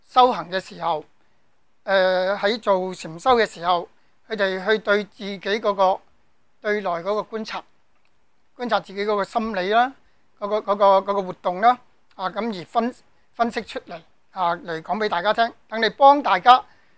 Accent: China; 我哋中国人咧。就比较偏重于心法嘅啊

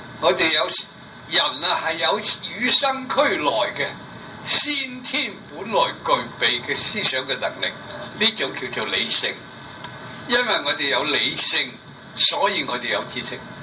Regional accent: China; 我哋中国人啊，又系独断论喎

